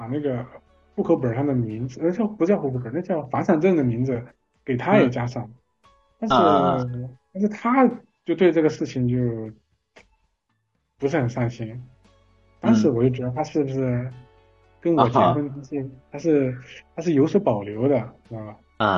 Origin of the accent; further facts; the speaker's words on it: Shanxi, China; now in Chongqing, China; 他妈就说我是山西的，就嫌得远